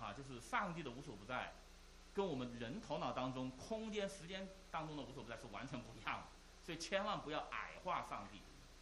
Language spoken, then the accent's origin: Chinese; China; 我们中国人讲宇宙其实就是讲时空。